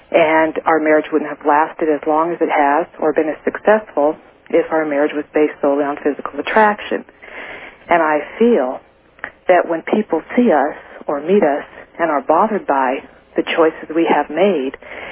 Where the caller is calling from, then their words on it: Loveland, Colorado, United States; Loveland, Colorado.